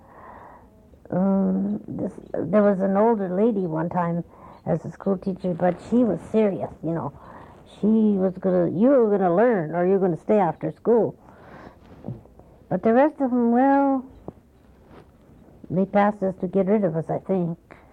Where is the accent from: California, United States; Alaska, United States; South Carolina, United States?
Alaska, United States; moved away; They didn't realize I came from Alaska. And I said to Fred, I said, gee, this is worse than Alaska.